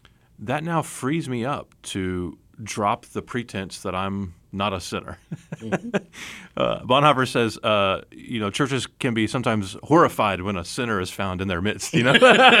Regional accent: Texas, United States; And I'm from Texas originally.

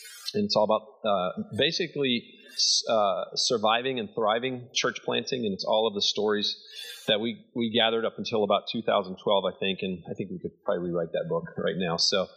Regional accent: Detroit, Michigan, United States; So we also, our parents both kind of blue-collar families. I grew up in Detroit.

